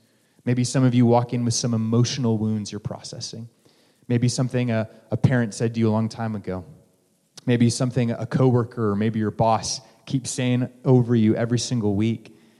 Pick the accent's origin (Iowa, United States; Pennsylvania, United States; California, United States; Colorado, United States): Colorado, United States; And as I grew up in Colorado, there was a mountain range in my backyard. I saw the Rockies stretch out before me.